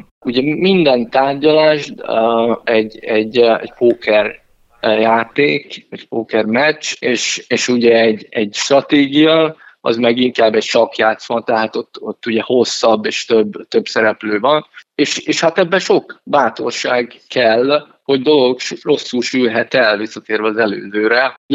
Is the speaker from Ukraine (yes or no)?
no; Algeria; én Algériában nőttem föl, illetve ott éltünk pár évet a szüleimmel.